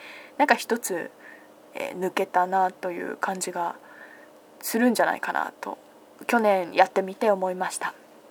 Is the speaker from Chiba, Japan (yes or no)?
no; Hiroshima, Japan; also born or lived in Okayama; みんな親戚関係は全員岡山人 で私もまあ岡山人といえば岡山人なんですけれども、岡山にはこう赤ん坊の時にしか住んでなくって、まあ、主に広島で育ったという感じなので